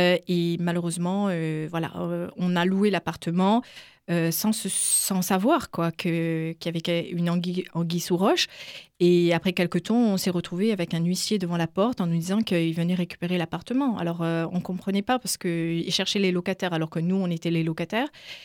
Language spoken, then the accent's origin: French; France; moi, je suis française. Les enfants sont français également.